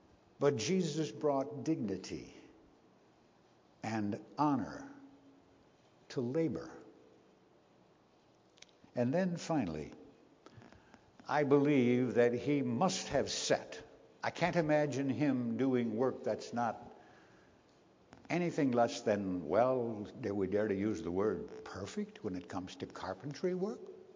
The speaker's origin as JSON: {"language": "English", "region": "Minnesota", "country": "United States", "tie": "born or raised there", "said": "And I remember complaining sometime about the chores I had to do on that farm in which I grew up in Minnesota."}